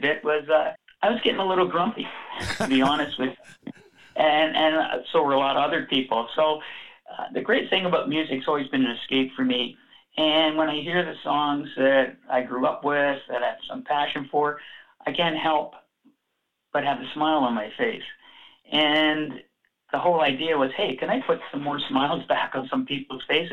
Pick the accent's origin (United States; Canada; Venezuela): Canada; Toronto, Ontario; now in Vancouver, Canada; I was born and raised in Toronto and grew up in the suburbs of Willowdale, just north of the core.